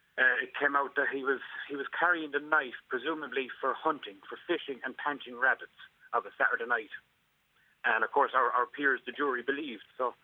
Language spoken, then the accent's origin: English; Munster, Ireland; because of their unusual accents, because we're from North Tipperary.